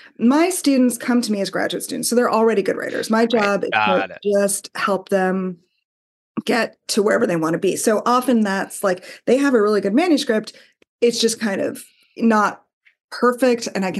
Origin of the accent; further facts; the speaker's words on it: New York, United States; I was from the New York area, but I was sort of naive in a lot of ways